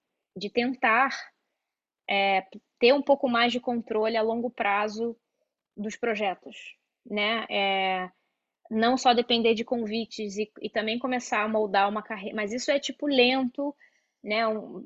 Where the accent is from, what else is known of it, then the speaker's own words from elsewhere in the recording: Rio de Janeiro, Brazil; now in São Paulo, Brazil; mas não é como o Rio, que eu cresci no Rio e tem aquela.